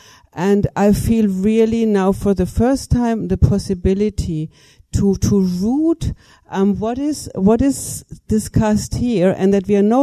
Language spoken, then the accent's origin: English; Germany; I'm speaking now as a German who lives in Canada